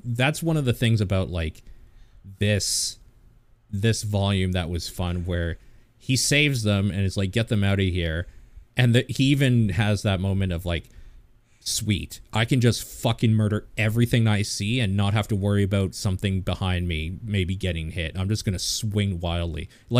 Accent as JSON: {"language": "English", "region": "England", "country": "United Kingdom", "said": "but I mean, we're English, so."}